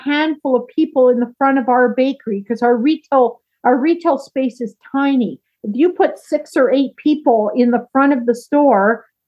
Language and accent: English; Ottawa, Ontario, Canada; So I grew up in Ottawa, but my family, my parents were both born in the province of Quebec.